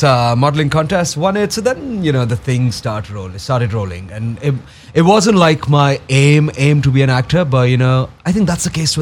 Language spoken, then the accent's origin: English; Jammu and Kashmir, India; But yeah, I grew up in Jammu and Kashmir.